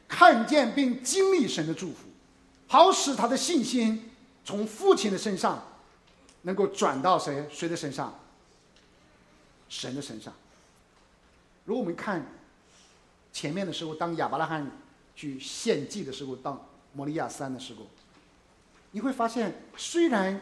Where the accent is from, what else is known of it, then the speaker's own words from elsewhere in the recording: China; now in United States; 尤其我们中国人啊